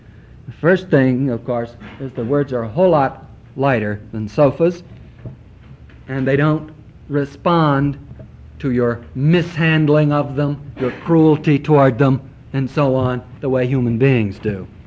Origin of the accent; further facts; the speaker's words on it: Fargo, North Dakota, United States; born there; moved away; And then people noticed that I was born in Fargo, North Dakota